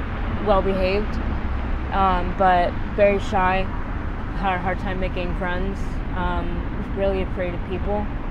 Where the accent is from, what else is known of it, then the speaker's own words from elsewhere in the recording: Miami, Florida, United States; I'm from Miami.